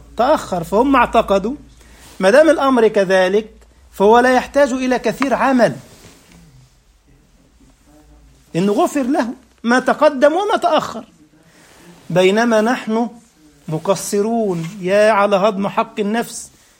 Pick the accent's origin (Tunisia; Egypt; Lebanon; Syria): Egypt; والله كنت اعرف احدهم عندنا في مصر